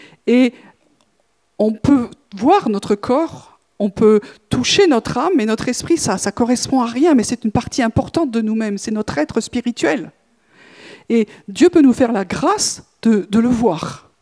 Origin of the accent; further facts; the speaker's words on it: Toulouse, Occitanie, France; Et on est du Mirail, on sait où sont les réseaux, les machins, etc.